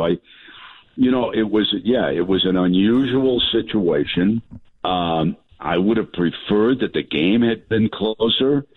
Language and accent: English; Montana, United States; I'd learned a long time ago growing up in Montana, though, you know, it's not a straight line.